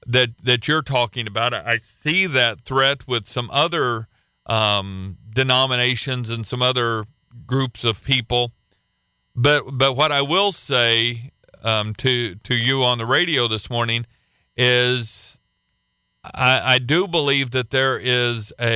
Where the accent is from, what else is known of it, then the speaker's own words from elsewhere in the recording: Oklahoma, United States; You know, I come from Oklahoma, but if you took some of the things that we do in Oklahoma and you tried to do them in a mass city in the Northeast, they're going to look at you like you are the strangest person on the planet.